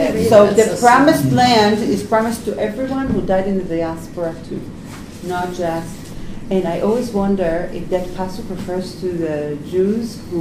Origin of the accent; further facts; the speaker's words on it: Israel; growing up in Israel, it makes you very sarcastic